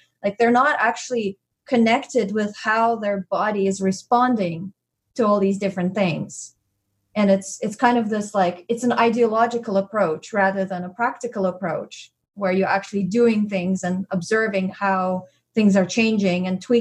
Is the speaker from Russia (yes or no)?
yes; Russia; I grew up in Russia in the 80s when things were really bad, like the government was collapsing and there was no food in stores.